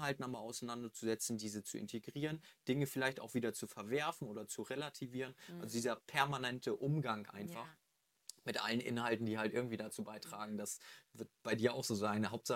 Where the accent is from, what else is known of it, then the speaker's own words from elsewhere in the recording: Hamburg, Germany; dann sind wir zurück sogar in meine Heimat hier nach Hamburg auch gekommen